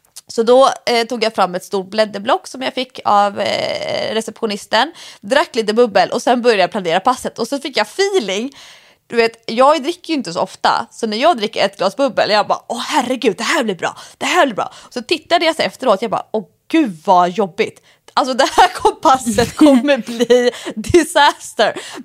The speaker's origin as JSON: {"language": "Swedish", "town": "Stockholm", "region": "Stockholm County", "country": "Sweden", "said": "Det ligger ju, vad jag skulle säga som stockholmare, i ett industriområde."}